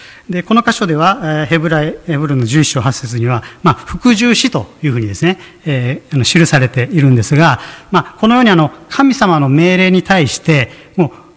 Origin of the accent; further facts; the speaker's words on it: Okinawa, Japan; moved away; 49年ぶりにですね、この生まれ故郷の沖縄に、まあ、帰ってきたわけなんですよね。そして、まあ、今は父の家を離れてどころか、ちょっと父の家に居候させていただいているような、一部屋間借りしているような状態